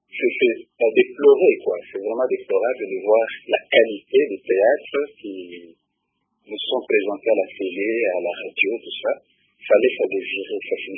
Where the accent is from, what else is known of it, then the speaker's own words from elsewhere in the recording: Kigali, Rwanda; je suis aussi de Kigali